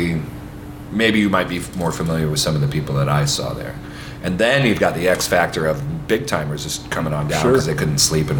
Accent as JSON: {"language": "English", "town": "St. Louis", "region": "Missouri", "country": "United States", "said": "I was nice, because I'm from St. Louis, and we got courtesy."}